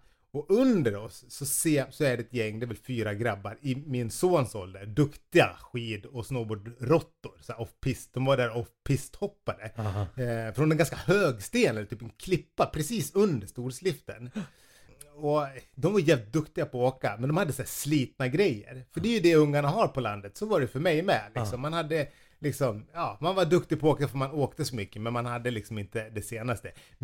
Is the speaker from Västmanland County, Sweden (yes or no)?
no; Falun, Dalarna County, Sweden; moved away as an adult; now in Stockholm, Sweden; Jag var 22 när jag flyttade från Falun och jag har ju bott här i Stockholm i 27 år.